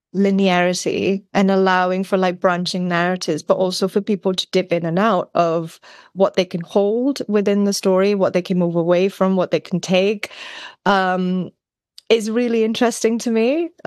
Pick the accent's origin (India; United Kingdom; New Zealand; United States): India; You know, I grew up in India, and the ways in which storytelling kind of moves through our culture is very different.